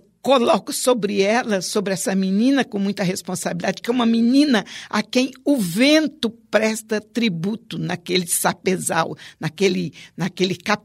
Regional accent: Conceição da Barra, Espírito Santo, Brazil; Eu cresci em Conceição da Barra, ouvindo tambores de cabula, porque ela resistiu à cabula naquela região. A minha cidade era isolada do resto do estado.

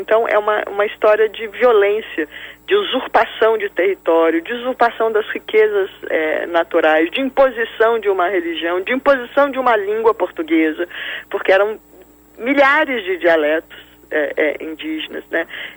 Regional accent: São Paulo, Brazil; now in Rio de Janeiro, Brazil; Eu agora moro no Rio, mas sou nascida e criada em São Paulo.

